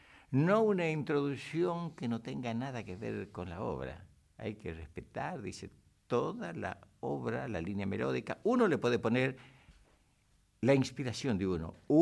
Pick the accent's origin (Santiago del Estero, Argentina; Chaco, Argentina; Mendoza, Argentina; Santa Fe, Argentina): Santiago del Estero, Argentina; Estación Forres; now in Buenos Aires, Argentina; mañana es el cumpleaños de mi pueblo de Estación Forres, que está sobre la ruta 34. Ahí estamos y mañana es cumpleaños. Feliz cumpleaños a mi querido pueblo de Forres